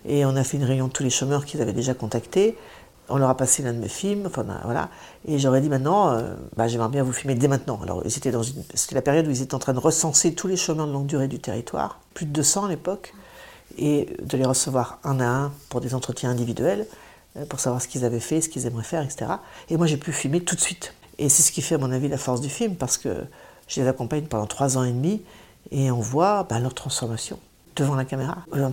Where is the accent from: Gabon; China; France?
France; Nouvelle-Aquitaine; Alors, je choisis Mauléon parce que je suis originaire des Deux-Sèvres.